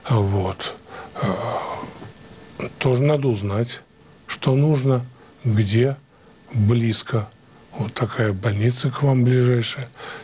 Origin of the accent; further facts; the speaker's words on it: Moscow, Russia; Мы, москвичи, вот очень даже замечательно получилось